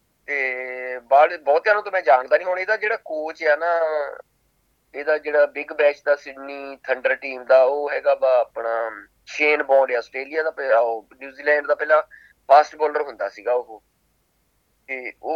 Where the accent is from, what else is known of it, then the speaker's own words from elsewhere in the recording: Rahimpur, Punjab, India; now in Australia; ਇੰਗਲਬਰਨ ਸਾਡਾ ਸਬਰਬ ਆ ਜਿਹਨੂੰ ਆਪਾਂ ਪਿੰਡ ਕਹਿ ਲਈਏ, ਇੰਗਲਬਰਨ ਦੇ ਵਿੱਚ ਅਸੀਂ ਰਹਿੰਦੇ ਹਾਂ। ਤੇ ਪੰਜਾਬ ਦੇ ਵਿੱਚ ਆਪਾਂ ਡਿਸਟ੍ਰਿਕਟ ਜਲੰਧਰ, ਜਦੋਂ ਆਪਾਂ ਨਕੋਦਰ ਤੋਂ ਕਪੂਰਥਲੇ ਨੂੰ ਜਾਈਦਾ ਤੇ ਉੱਗੀ ਚਿੱਟੀ ਆਉਂਦਾ, ਉੱਗੀ ਦੇ ਬਿਲਕੁਲ ਕੋਲ ਸਾਡਾ ਪਿੰਡ ਰਹੀਮਪੁਰ ਆ